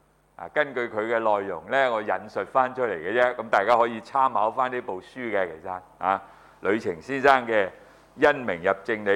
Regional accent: China; 這個是跟我們中國人的思想習性有關係的

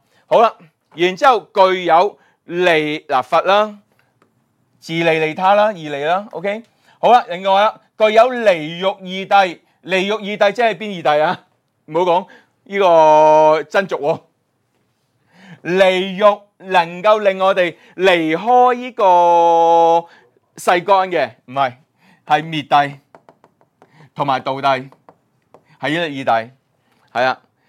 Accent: Macau; 我哋澳门人都必须要进取嘅果啦

